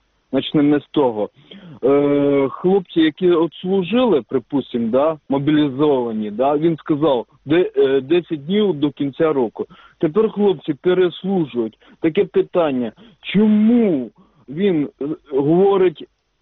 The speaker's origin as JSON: {"language": "Ukrainian", "region": "Zakarpattia Oblast", "country": "Ukraine", "said": "я з Закарпатської області."}